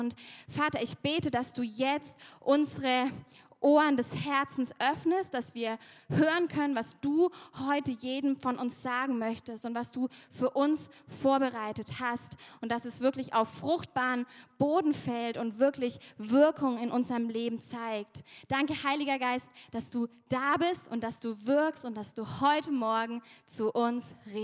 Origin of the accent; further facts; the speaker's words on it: Germany; Zumindest wissen wir das als Deutsche.